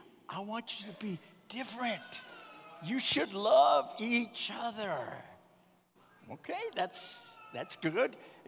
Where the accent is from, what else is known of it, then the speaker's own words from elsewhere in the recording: Saginaw, Michigan, United States; We grew up in Saginaw.